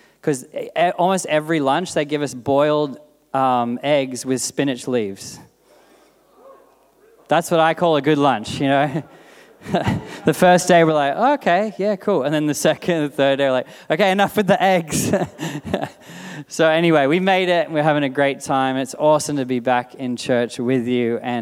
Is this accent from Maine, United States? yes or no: no; Avalon, New Jersey, United States; now in New York City, United States; The place that I grew up, Avalon, I come all the way from New York City and Avalon becomes the hotspot.